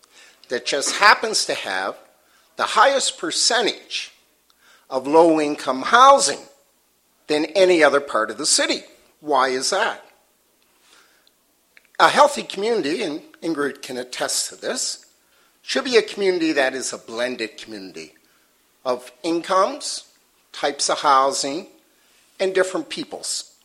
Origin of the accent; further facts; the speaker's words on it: Africville, Nova Scotia, Canada; Now, us folks here, I'm from Africville. I was removed. I've lived all of my other time here.